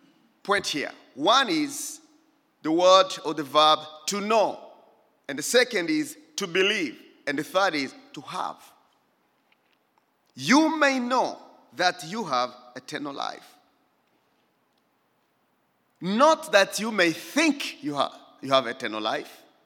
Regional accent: Bogoro, Ituri, DR Congo; when I was going from Bogoro, which is our village, to Bunia, which is a city.

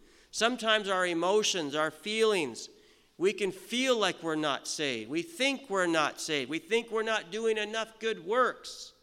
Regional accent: United States; moved away as an adult; now in Canada; I am an American, but I do live here in Canada. I've been here since 2001.

